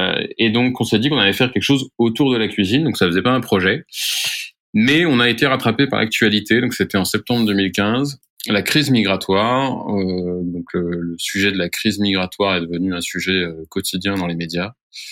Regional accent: Grand Est, France; j'ai 33 ans. Je viens des Vosges, dans l'est de la France.

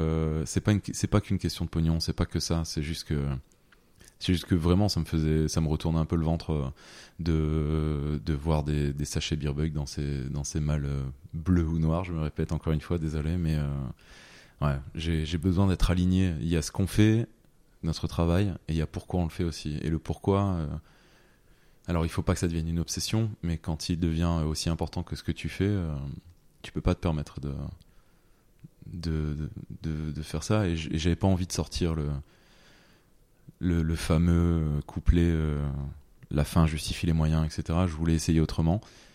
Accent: Hauts-de-France, France; j'ai toujours dit, moi, je suis pas ch'ti, je suis flamand.

